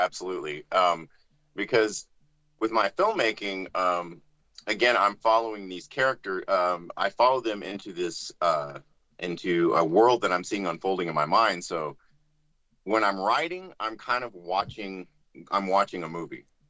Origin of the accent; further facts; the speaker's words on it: Austin, Texas, United States; And so growing up in Austin, Texas, I grew up with a single mom.